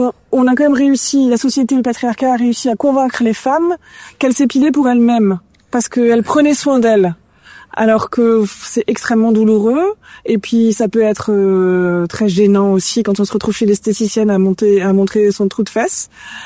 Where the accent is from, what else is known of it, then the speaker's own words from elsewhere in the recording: Grand Est, France; Et moi je suis alsacienne, donc c'est pas très loin.